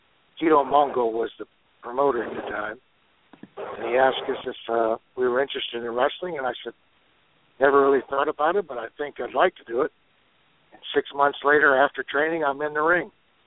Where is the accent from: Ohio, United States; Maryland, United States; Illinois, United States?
Ohio, United States; also born or lived in North Carolina; now in Georgia, United States; You know, I live in Georgia. We moved here from the Carolinas when I was in Charlotte, from Ohio originally, and my wife fell in love with Georgia